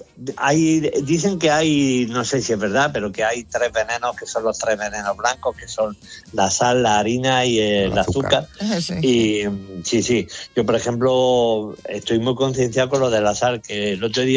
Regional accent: Spain; como soy español

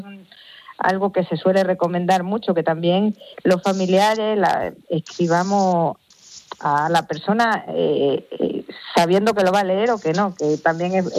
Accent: Mérida, Extremadura, Spain; porque nosotros somos de Mérida

